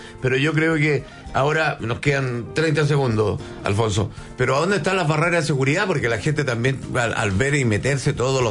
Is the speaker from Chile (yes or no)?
yes; Chile; como ser chileno